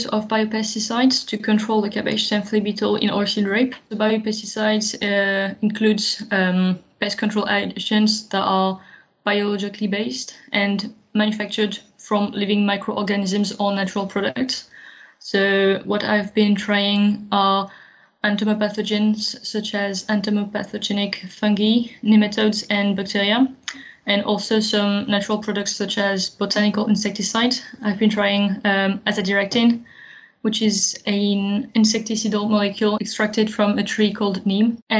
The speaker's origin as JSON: {"language": "English", "country": "France", "said": "I come from France, where I did a bachelor degree in biology."}